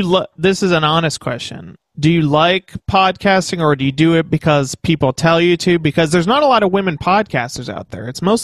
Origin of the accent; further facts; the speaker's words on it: Georgia, United States; accent: Northern; also born or lived in Virginia; Well, I was born in Virginia, but grew up in Georgia. But everyone says I have a Northern accent, so I'm probably more Northern than Southern, I guess.